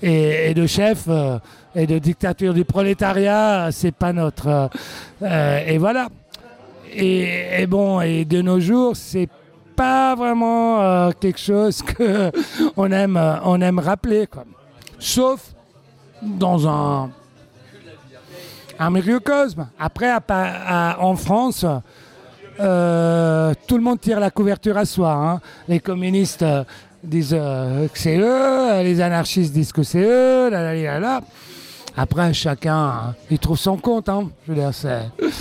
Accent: Brussels, Brussels-Capital Region, Belgium; comme j'ai grandi à Bruxelles.

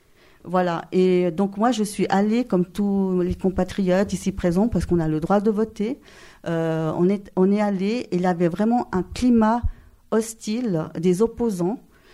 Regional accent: Geneva, Switzerland; moi j'ai grandi ici, hein, en Suisse. Mon père, il est bolivien, il est venu se réfugier à cause de la dictature.

